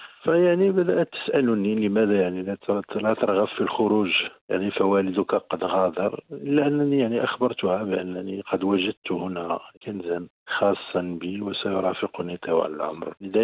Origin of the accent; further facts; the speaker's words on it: Casablanca, Casablanca-Settat, Morocco; also born or lived in Marrakesh; أنا تزوجت طفولتي ما بين الدار البيضاء ومدينة مراكش بحكم اشتغال الوالد، وأيضا بحكم ظروف العمل للعائلة، فتأرجحت بين هاتين الضفتين الجميلتين، يعني الدار البيضاء بصخبها وعوالمها